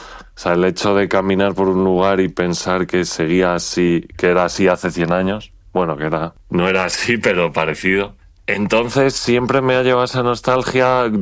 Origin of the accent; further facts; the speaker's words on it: San Lorenzo de El Escorial, Community of Madrid, Spain; el tema dedicado a mi pueblo en Madrid, a San Lorenzo del Escorial